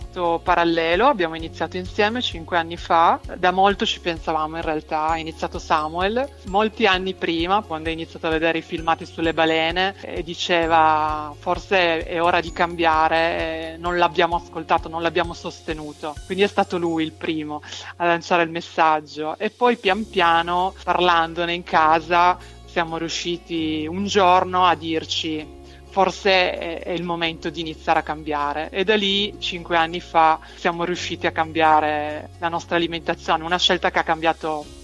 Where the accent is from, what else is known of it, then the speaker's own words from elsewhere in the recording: Fossano, Piedmont, Italy; Noi siamo di Fossano, che è in provincia di Cuneo, e noi siamo circondati dagli allevamenti.